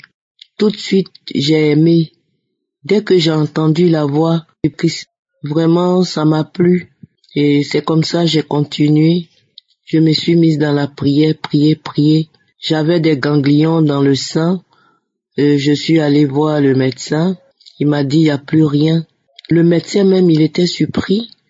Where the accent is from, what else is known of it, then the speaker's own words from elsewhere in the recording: Côte d’Ivoire; now in France; Je suis une Ivoirienne, je vis en France.